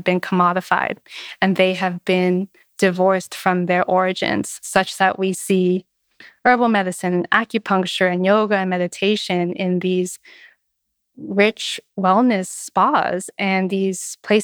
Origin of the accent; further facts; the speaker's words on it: Philippines; I'm Filipino, and my mom would always say, you know, you have Vicks VapoRub, you have Sprite, you have Rose Caldo.